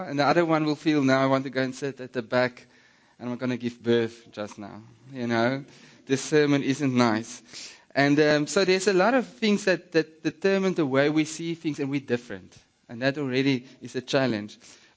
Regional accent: Namibia; first language Afrikaans; English is a second language; you need to excuse me for now and then throw in an Afrikaans word, or I'm from the Kalahari.

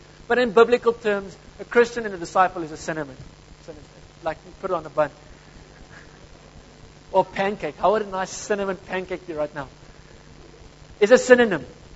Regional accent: Kakamas, Northern Cape, South Africa; I come from Kaimusa. Does anyone know where Kaimusa is? Kakamas. They're in the middle of nowhere where nothing ever happens. Except there's like a river in the middle of nothing.

